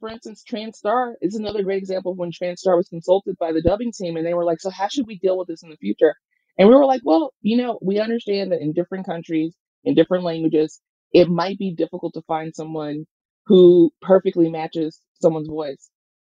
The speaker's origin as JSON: {"language": "English", "region": "Mississippi", "country": "United States", "said": "first of all, I'm from Mississippi."}